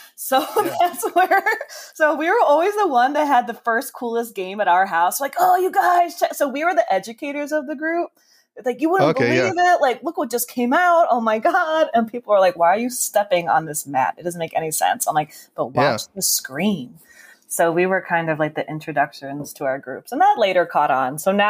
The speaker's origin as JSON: {"language": "English", "region": "Illinois", "country": "United States", "tie": "born or raised there", "also_born_or_lived": "New Jersey", "said": "So we were raised in Illinois, but then we spent the summers in the city in New Jersey."}